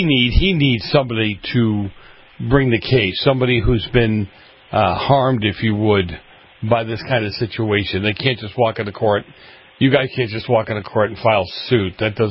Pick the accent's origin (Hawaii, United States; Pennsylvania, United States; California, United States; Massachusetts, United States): Massachusetts, United States; Boston; the only time I remember religious stuff happening is when I grew up in Boston and the church bells went off every Sunday morning when Mass was starting.